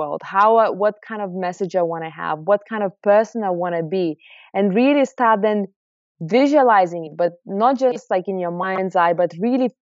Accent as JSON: {"language": "English", "country": "Lithuania", "also_born_or_lived": "London, United Kingdom / Thailand", "second_language": "English", "said": "No, I'm from Lithuania originally, but I lived in London."}